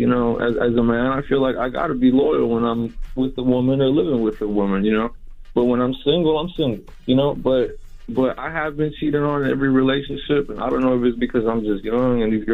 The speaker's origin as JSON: {"language": "English", "town": "Houston", "region": "Texas", "country": "United States", "said": "I'm from Houston."}